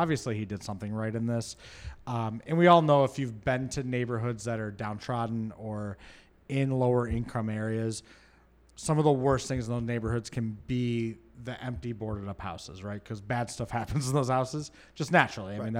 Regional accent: Michigan, United States; I'm from Michigan, and people just bought up blocks, right?

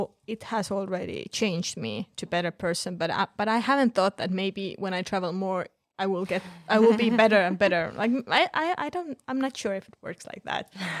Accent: Estonia; English is a second language; Estonia is my home country, so I think it's the best place in the world.

